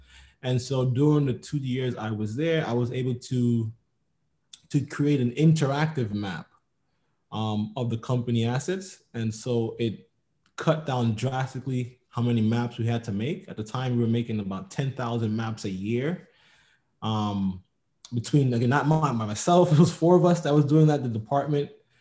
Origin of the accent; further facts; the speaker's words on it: New York City, New York, United States; I'm from New York City, but I was applying all across the country.